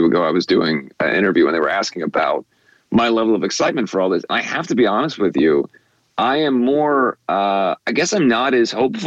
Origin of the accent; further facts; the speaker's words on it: Cincinnati, Ohio, United States; we did not have an NBA team growing up in Cincinnati.